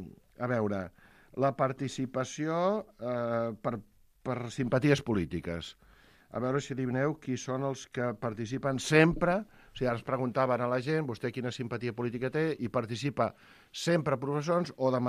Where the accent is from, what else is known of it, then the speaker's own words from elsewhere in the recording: Barcelona, Catalonia, Spain; jo que sóc de Barcelona